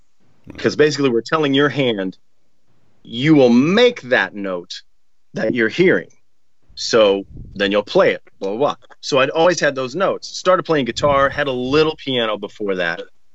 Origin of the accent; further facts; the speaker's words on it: Minneapolis, Minnesota, United States; I was raised in Minneapolis, Minnesota.